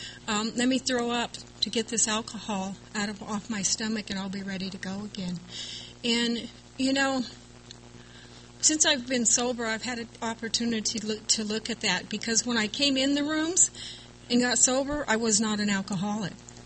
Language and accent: English; Santa Barbara, California, United States; I grew up in Santa Barbara, and they have a Fiesta Days there